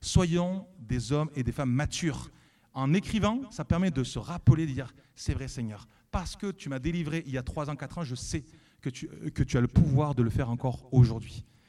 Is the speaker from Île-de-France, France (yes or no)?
no; Nîmes, Occitanie, France; Eh ouais, moi je viens de Nîmes, c'est pour ça.